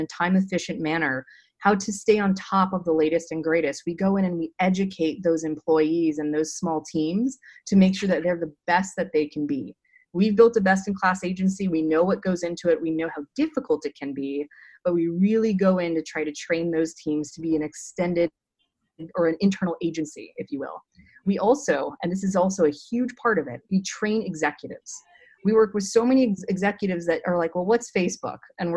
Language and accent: English; California, United States; Well, you know, I'm from Orange County and go Orange County